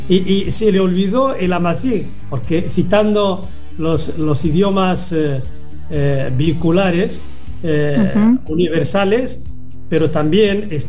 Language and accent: Spanish; Morocco; Sí, por supuesto. Yo lo hablo porque soy del norte de Marruecos.